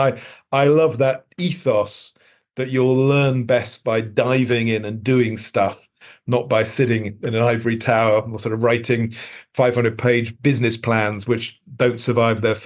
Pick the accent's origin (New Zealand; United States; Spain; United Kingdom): United Kingdom; London; I was brought up in London